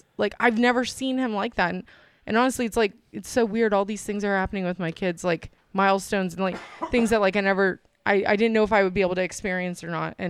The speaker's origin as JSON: {"language": "English", "town": "Port St. John", "region": "Florida", "country": "United States", "tie": "born or raised there", "said": "I grew up in Port St. John, so I would say the ballpark."}